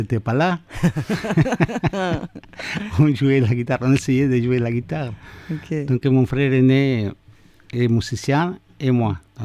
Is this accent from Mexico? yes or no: yes; Mexico City, Mexico; born there; French is a second language; Donc, je suis mexicain, avec des racines un petit peu partout. Je suis né à Mexico.